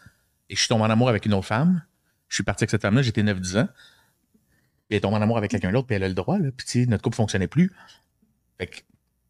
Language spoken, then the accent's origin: French; Quebec, Canada; C'est un sport dans lequel on a grandi au Québec, dans le hockey